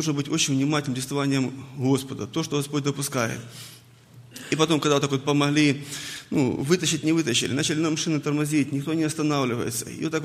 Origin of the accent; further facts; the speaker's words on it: Ukraine; так как я с Украины сам